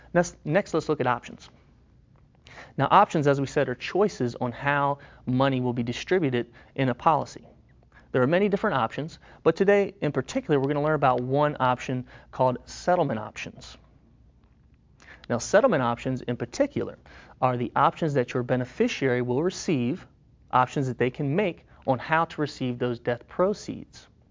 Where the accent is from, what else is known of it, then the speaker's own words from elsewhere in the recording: Jacksonville, Florida, United States; from Jacksonville, Florida.